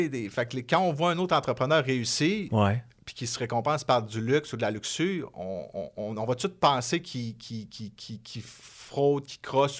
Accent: La Terrière, Quebec, Canada; Je viens du Saguenay, je suis né à La Terrière.

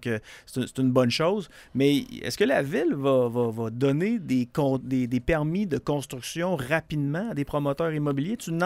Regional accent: Quebec, Canada

